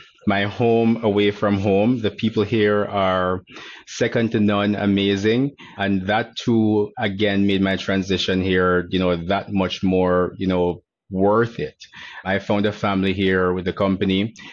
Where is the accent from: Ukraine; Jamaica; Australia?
Jamaica; I'm from Jamaica, firstly, and my parents.